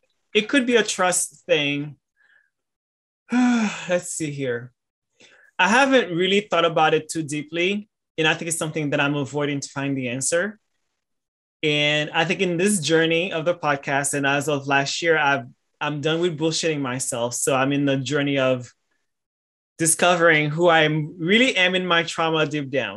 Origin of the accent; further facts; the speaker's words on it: Boston, Massachusetts, United States; now in Somerville, United States; because I'm from Boston and I live close to there in Somerville.